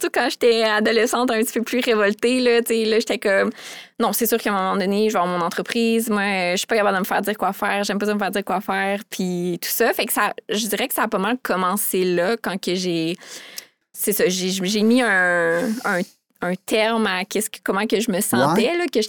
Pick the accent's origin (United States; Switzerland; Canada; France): Canada; Sherbrooke, Quebec; now in Quebec City, Canada; Puis ben moi, je viens de Sherbrooke. Puis finalement, j'ai décidé de rester à Québec.